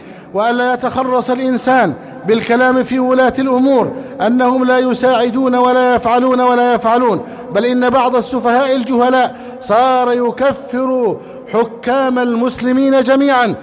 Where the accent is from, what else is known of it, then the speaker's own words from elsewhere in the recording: Egypt; اللهم احفظ بلدنا مصر